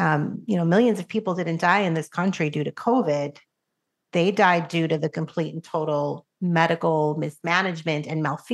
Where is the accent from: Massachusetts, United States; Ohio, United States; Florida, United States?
Massachusetts, United States; Boston; moved away as an adult; now in Tennessee, United States; So I'm a born and raised Bostonian. I grew up in Boston, Massachusetts. But, you know, I've been living in Tennessee for the past 20 years now.